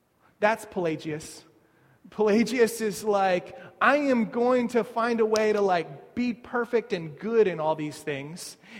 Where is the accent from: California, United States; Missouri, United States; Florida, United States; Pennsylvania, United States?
Missouri, United States; Kansas City; born there; So I was born in Kansas City